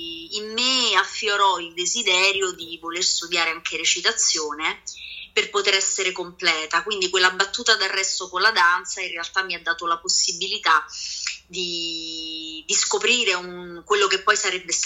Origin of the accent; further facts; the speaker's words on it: Naples, Campania, Italy; born there; now in Rome, Italy; io sono nata a Napoli, sì. Però poi mi sono trasferita a Roma.